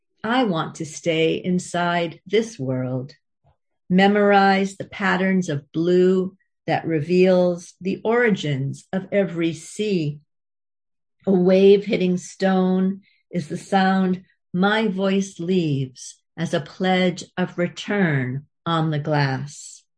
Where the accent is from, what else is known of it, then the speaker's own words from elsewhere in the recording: Boston, Massachusetts, United States; Well, I'm from Boston, and we always just called it the Maparium.